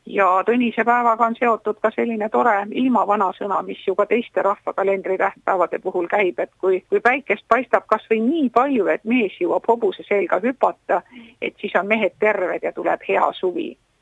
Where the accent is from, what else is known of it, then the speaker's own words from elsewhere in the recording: South Estonia, Estonia; et mina kui Lõuna-Eestlane, et meil on ikkagi tinnuspäiv või tõnnuspäiv